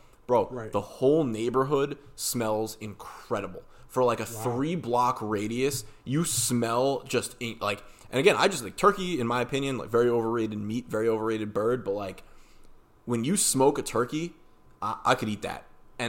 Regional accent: United States; I'm like, you know, I'm an American boy.

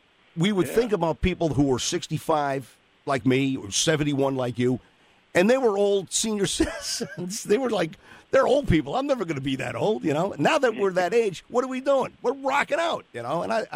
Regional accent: Manhattan, New York, United States; But I'm a New Yorker by trade, you know what I mean? And I don't know. I gotta stay on the East Coast, you know. I can't leave Manhattan.

